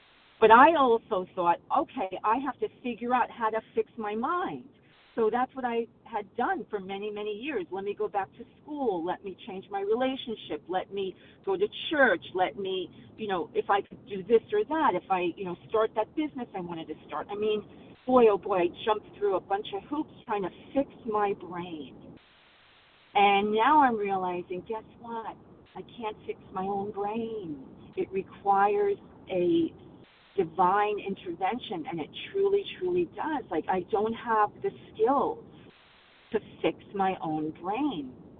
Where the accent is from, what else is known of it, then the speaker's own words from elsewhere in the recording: New York, United States; Good morning. This is … I'm from New York.